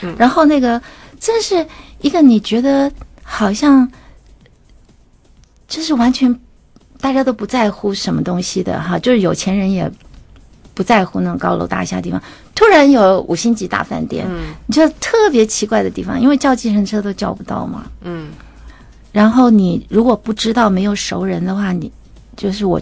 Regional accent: Taiwan; 我现在是在中国，我就说我是台湾人啊，对不对？我们都是台湾人嘛

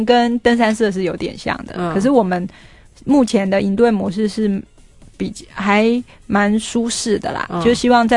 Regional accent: Taiwan; 就是我们台湾人的温带想象。

